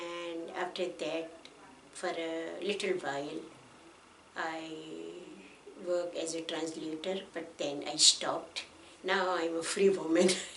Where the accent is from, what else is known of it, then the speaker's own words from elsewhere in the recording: Peshawar, Khyber Pakhtunkhwa, Pakistan; first language Pashto; English is a second language; I'm from Peshawar. And my mother tongue is Pashto. But our medium language was Urdu. And we learned English as well. And I can speak the community language, which is Punjabi. I can speak that. And I can read Arabic.